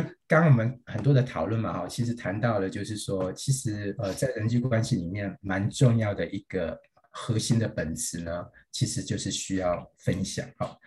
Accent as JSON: {"language": "Chinese", "country": "China", "said": "特别是我想我们中国人，我想也是从我们的老祖先里面累积了很多这些的一些经验"}